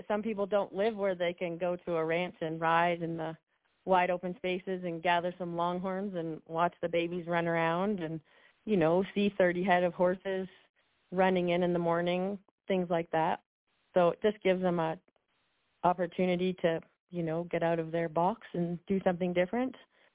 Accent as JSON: {"language": "English", "country": "Canada", "said": "Because we're both Canadian, I guess."}